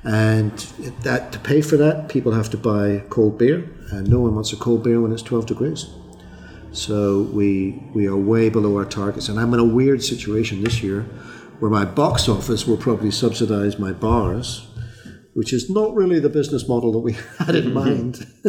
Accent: Northern Ireland, United Kingdom; Well, I'm Irish, remember, so I'm not...

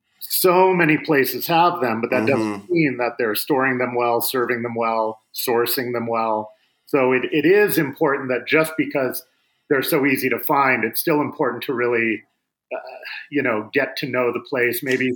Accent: Seattle, Washington, United States; I grew up in Seattle where they were quite prevalent.

